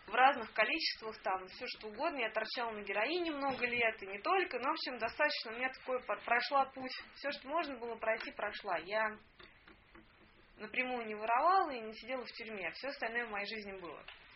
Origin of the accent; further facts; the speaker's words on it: Moscow, Russia; Я из Москвы, как многие, наверное, знают. Мне 33 года. Я родилась при Брежневе.